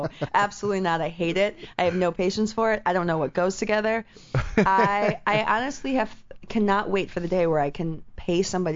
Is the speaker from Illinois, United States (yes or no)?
yes; Schaumburg, Illinois, United States; Oh, okay. I'm from Schaumburg.